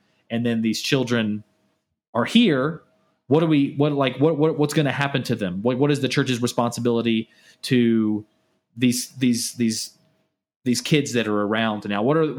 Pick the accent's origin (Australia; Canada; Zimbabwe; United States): United States; Mississippi; I mean, my home state is Mississippi